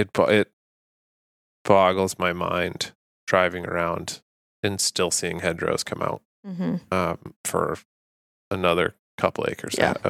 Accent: Northeast, United States; I grew up in the Northeast, so not a lot of publicly accessible land.

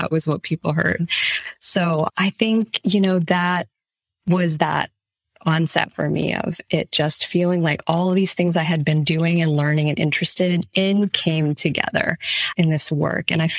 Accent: Florida, United States; also born or lived in New York; I was born in New York, and I was kind of really influenced by my family's just love of like good classical music, opera, good films, that sort of thing. I grew up in Florida, and I went to performing arts high school there, and I studied classical piano.

